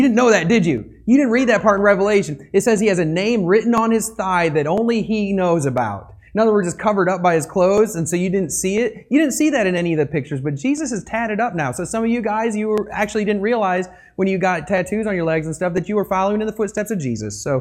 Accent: Michigan, United States; So when I grew up in Michigan, we would pick on Ohio or just all of Canada.

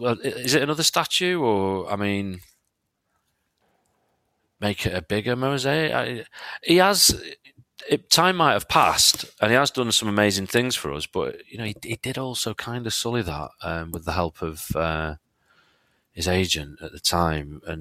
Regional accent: England, United Kingdom; I mean, I personally don't really mind the international period that much, especially being English.

